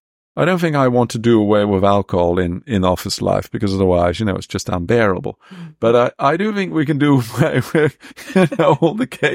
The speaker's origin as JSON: {"language": "English", "country": "Netherlands", "second_language": "English", "lives_now": "United Kingdom", "said": "I come from the Netherlands"}